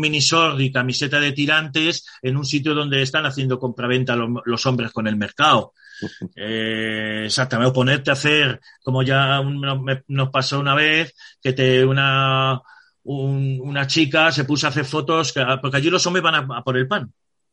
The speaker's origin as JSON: {"language": "Spanish", "country": "Spain", "said": "nosotros que somos españoles lo aguantamos bien, perfectamente."}